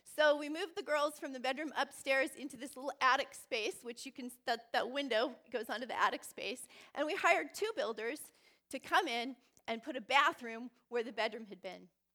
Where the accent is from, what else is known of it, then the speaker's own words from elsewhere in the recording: California, United States; now in Vancouver, Canada; Steve and I grew up in California in suburbs. You can picture it. 70s sitcoms, 1960s track houses. So when we first came to Vancouver, we were just enamored by character houses.